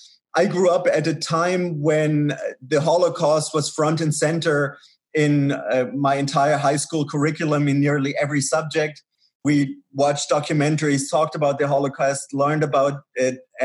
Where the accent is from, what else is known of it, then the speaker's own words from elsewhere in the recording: Tübingen, Baden-Württemberg, Germany; a family that had recently moved from Israel to Germany in my hometown of Tübingen.